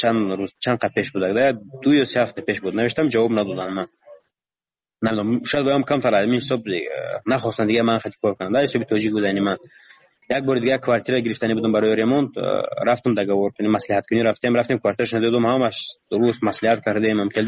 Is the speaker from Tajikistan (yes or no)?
yes; Tajikistan; من گفتم من تاجیکم گفتم از تاجیکستان